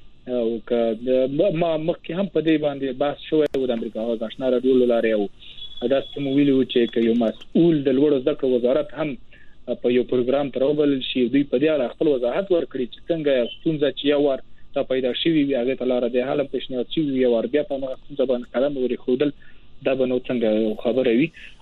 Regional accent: Wardak, Afghanistan; now in India; زه اصل کې د وردګو د ولایت څخه یم او دلته لوړ زده کړې کړي دي تر 5 کال کېږي په هند کې.

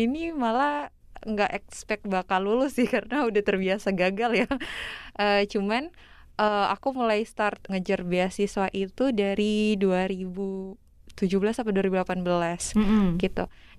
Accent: Southeast Sulawesi, Indonesia; also born or lived in Sidrap, South Sulawesi; dari SD tuh di Sidrap sempat Sulawesi Selatan sampai kelas 2, lalu pindah karena orang tua juga pindah ke Sulawesi Tenggara sampai lulus SMA. Jadi aku sekolah di SMA 1 Kolono, sekarang udah ganti jadi SMA 7 Konawe Selatan.

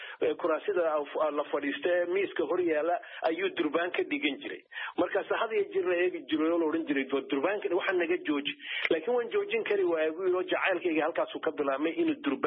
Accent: Gabiley, Woqooyi Galbeed, Somalia; now in United States; anigu markaan yaraa magaalada Gabley aanu caruurta ahayn iyo secondary iyo intermediate Xamuud ku yaalay

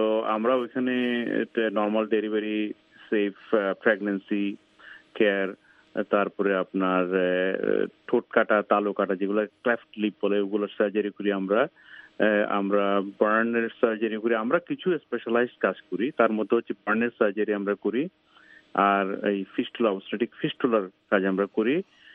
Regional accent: Bangladesh; বাংলাদেশে, বিশেষ করে গ্রামাঞ্চলে, যেহেতু আমি ওখানে বড় হয়েছি

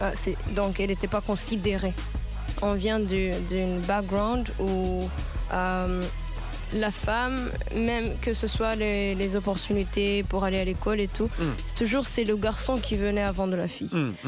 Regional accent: Rwanda; là d'où je viens, au Rwanda, l'éducation, c'est free education.

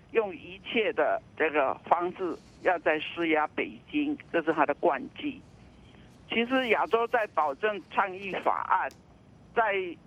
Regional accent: Taiwan; 所以这就是我们台湾人现在觉悟了

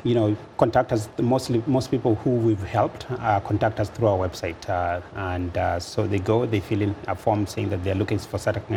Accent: Kericho, Kenya; now in United States; So that's where I was born. My parents are from Kisii, but I was born in Kericho. born, schooled, raised in Kericho.

